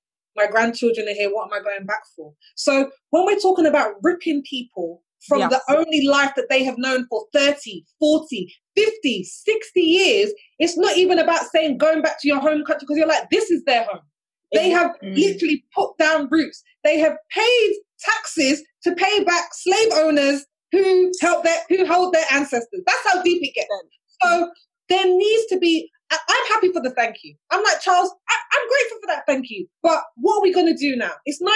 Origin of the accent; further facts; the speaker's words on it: United Kingdom; I still very much see myself as British.